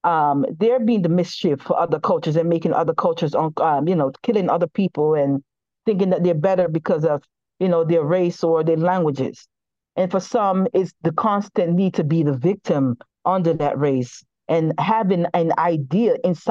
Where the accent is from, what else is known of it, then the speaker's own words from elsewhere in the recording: Jamaica; Because generational curse is not just specifically towards me as a Jamaican, but as a Jamaican having experience in a universal experience.